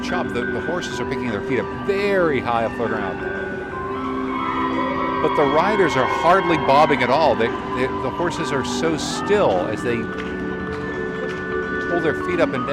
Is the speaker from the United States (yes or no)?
yes; Connecticut, United States; So I'm from Connecticut, where we eat lobster rolls like the right way.